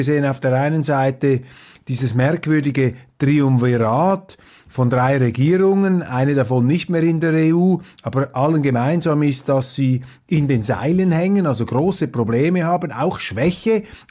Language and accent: German; Switzerland; Und das müssen wir als Schweizer auch sehr, sehr genau beobachten.